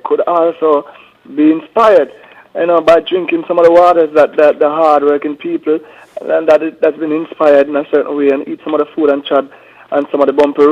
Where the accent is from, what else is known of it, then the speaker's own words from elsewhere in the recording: Kingston, Kingston Parish, Jamaica; I'm from Kingston. I was born in Kingston Public Hospital, Jubilee. I grew up in the Maxfield Park area. That's where my mother and father used to live.